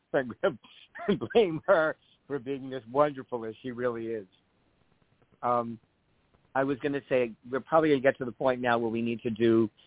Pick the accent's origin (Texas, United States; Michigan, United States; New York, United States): New York, United States; New York City; I'm a New Yorker. I'm blunt. I tell people exactly what I think.